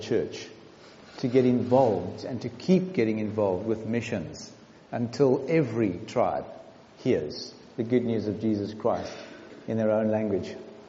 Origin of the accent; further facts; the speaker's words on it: South Africa; now in United Kingdom; I'm from South Africa. I lived in the UK for 3.5 years. And on Thursday, I received my official citizenship. So I'm actually a dual citizen now